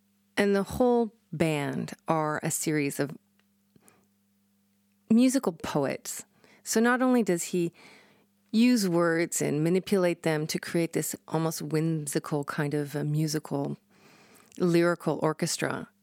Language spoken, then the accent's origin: English; Canada; a lot of people when they talk to me about being, because I'm Canadian, oh, it must be so cold there